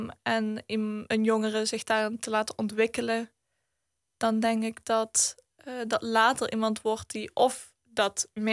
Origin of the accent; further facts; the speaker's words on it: Reuver, Limburg, Netherlands; born there; Ja, ik ben in Reuven geboren.